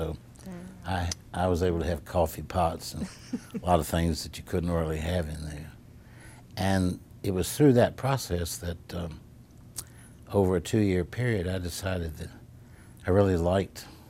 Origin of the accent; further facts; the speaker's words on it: Roanoke, Virginia, United States; So it was that part of growing up in Roanoke was just an absolute carefree time.